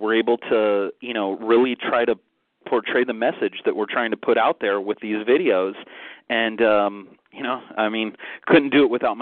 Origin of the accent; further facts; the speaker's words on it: Indianapolis, Indiana, United States; I come from Indianapolis.